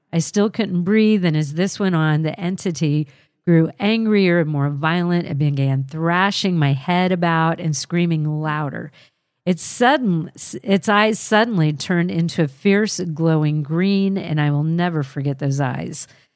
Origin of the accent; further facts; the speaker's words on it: Huntington, West Virginia, United States; I'm from Huntington, West Virginia.